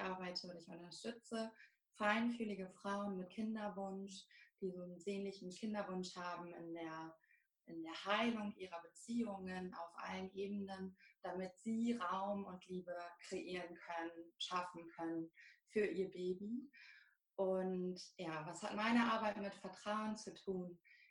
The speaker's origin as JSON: {"language": "German", "region": "Lower Saxony", "country": "Germany", "said": "ich bin 37 Jahre jung, ich komme aus dem Emsland."}